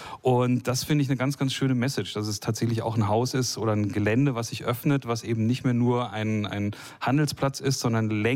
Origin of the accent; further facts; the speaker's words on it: Germany; Ich war Zonenrandgebiet Wessi, aber immerhin doch noch Wessi. Also 6 Kilometer vorm Zaun quasi groß geworden.